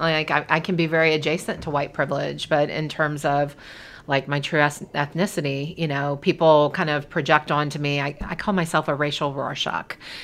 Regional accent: New Orleans, Louisiana, United States; you can imagine what I and my brother were experiencing growing up in the New Orleans, a very black and white city

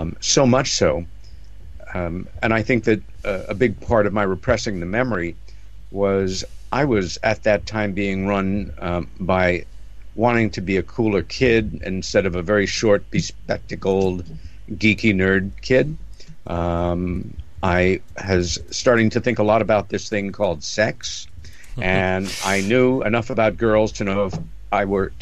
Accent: New York City, New York, United States; also born or lived in Rockville Centre, United States; I grew up in New York City, lived most of my life there, but really came of age in a very pretty little village called Rockville Center, about 30 miles east of Manhattan.

